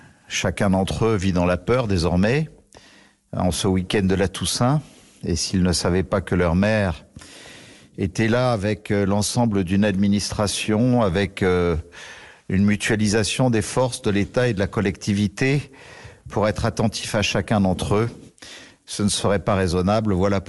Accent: Nice, Provence-Alpes-Côte d'Azur, France; also born or lived in Saint-Étienne-de-Tinée; je suis originaire de Nice, natif de Nice, mais aussi de mon petit village de Saint-Étienne-de-Tinée, dans le parc national du Mercantour

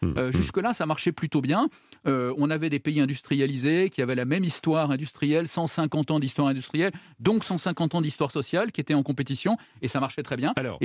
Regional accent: Lyon, Auvergne-Rhône-Alpes, France; je suis lyonnais, à Lyon, on a inventé la photographie.

